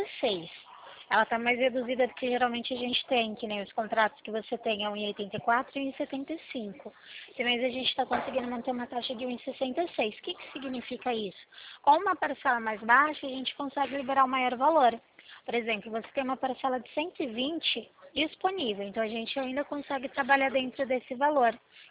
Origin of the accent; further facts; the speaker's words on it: São Paulo, Brazil; o meu DDD é 19, que eu sou aqui de São Paulo